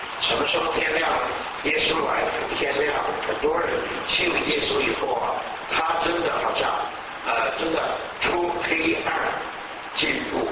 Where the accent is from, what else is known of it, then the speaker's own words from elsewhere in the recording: China; 我们中国人迷信的时候，我们要找石头，走到庙里面或者家里面呢，放一个佛像